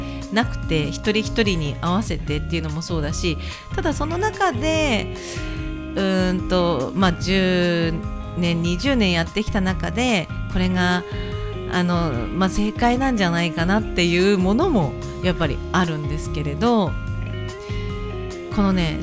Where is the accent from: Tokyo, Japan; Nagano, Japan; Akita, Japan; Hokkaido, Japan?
Nagano, Japan; Ueda; 私がね、長野県上田市出身だからっていうわけではなくて